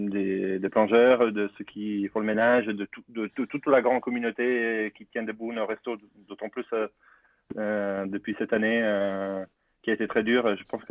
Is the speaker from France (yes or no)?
no; Italy; moved away as an adult; je suis parti de l'Italie assez jeune, à 18, 18, 19 ans, pour aller à Paris. Et je viens de la campagne en Italie.